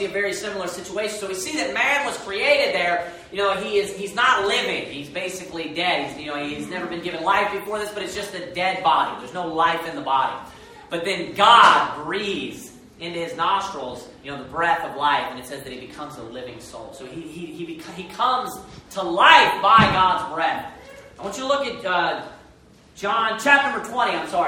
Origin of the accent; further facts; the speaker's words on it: the South, United States; accent: southern; You know, I got my southern accent there.